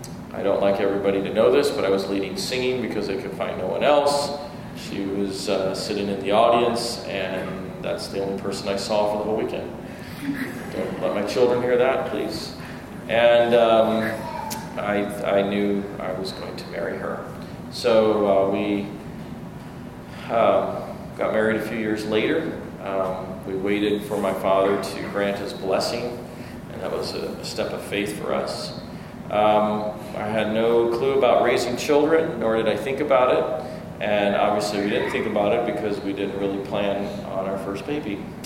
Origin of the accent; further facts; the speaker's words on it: St. Louis, Missouri, United States; also born or lived in Japan; we stayed for 2 years in Japan in the 70s. Then we settled down, and my brother and I were raised in St. Louis.